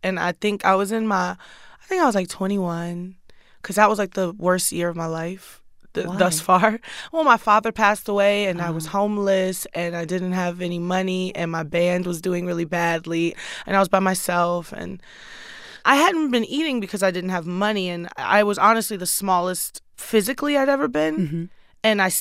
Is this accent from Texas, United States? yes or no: yes; Houston, Texas, United States; It was almost something that I had to learn how to do growing up in Houston.